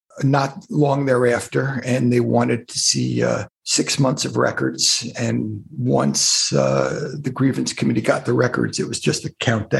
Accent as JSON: {"language": "English", "region": "New York", "country": "United States", "tie": "born or raised there", "said": "Well, I was a normal kid growing up on Long Island and outside New York."}